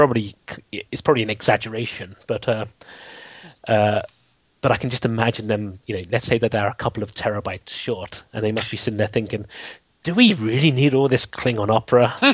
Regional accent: London, United Kingdom; from London.

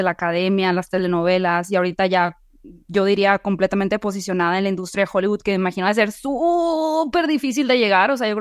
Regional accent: Hermosillo, Sonora, Mexico; now in Mexico City, Mexico; Y luego me vine a la Ciudad de México, soy Hermosillo

